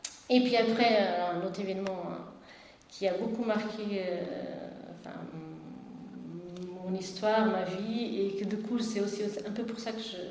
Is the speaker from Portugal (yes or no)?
yes; Portugal; J'ai grandi au Portugal, je suis née dans une ville à 70 km de Fatima.